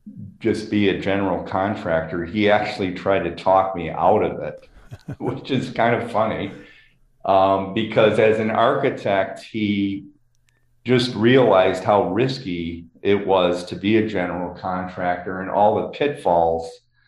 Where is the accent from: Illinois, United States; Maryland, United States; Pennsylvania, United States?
Illinois, United States; Chicago; And I grew up in Lakeview in Chicago, and many of the surrounding neighborhoods were being gentrified.